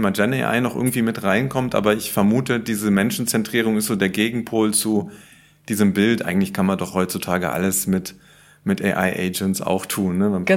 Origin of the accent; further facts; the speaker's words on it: Saarland, Germany; moved away as an adult; bin dann da durch einen großen Zufall aus meiner Heimat im Saarland ins Allgäu gekommen, zu Bosch dann damals